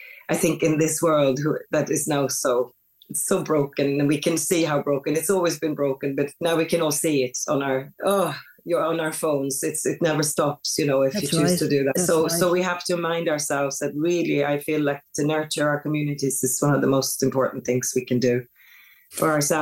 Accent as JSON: {"language": "English", "region": "Stockholm County", "country": "Sweden", "tie": "born or raised there", "lives_now": "London, United Kingdom", "said": "I really don't want to be in London, because I grew up outside Stockholm by a lake. It was only like 10, 15 minutes outside"}